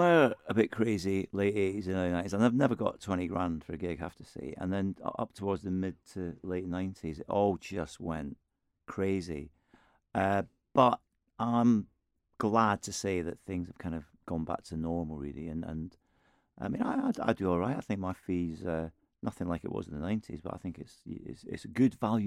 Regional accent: Scotland, United Kingdom; moved away; also born or lived in Aberdeen / East Midlands; I am from Aberdeen. I left when I was very little, and I grew up in Fife, which is a little county just over the Forth from Edinburgh. But then moved to the East Midlands in the early 80s when my dad got a job

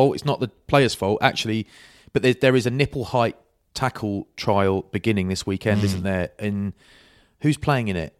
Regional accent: England, United Kingdom; And I'm English, so I'm glad they won.

